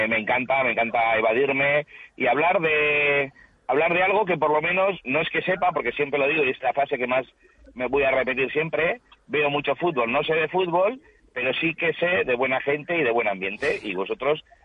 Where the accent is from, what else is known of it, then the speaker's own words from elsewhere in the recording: Basque Country, Spain; soy guipuzcoano, pero me encanta oír a los vizcaínos